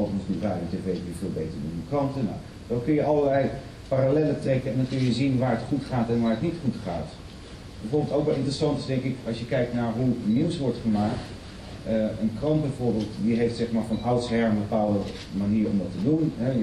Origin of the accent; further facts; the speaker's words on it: Netherlands; Want bij mijn idee zijn we als Nederlanders toch ook vrij ingenomen met onszelf.